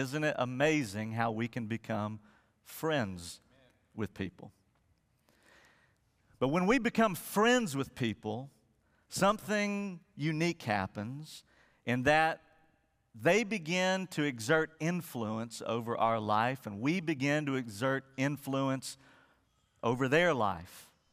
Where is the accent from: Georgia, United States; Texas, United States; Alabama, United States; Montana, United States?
Alabama, United States; Birmingham; moved away; also born or lived in West Virginia; When I was a kid, when we moved from West Virginia to Birmingham, Alabama, I was about, 4 years old, and we were visiting churches as a family